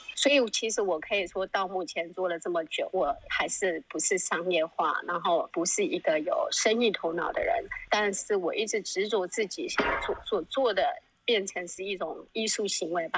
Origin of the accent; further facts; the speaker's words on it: Taiwan; now in United Kingdom; 所以其实我在台湾长大的时候，我很早就会自己去香港、去日本去旅游。